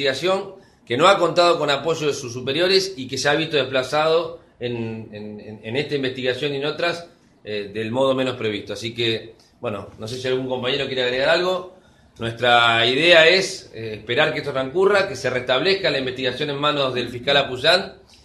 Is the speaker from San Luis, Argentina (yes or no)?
no; Santa Fe, Argentina; como ciudadanos, como santafesinos y como diputados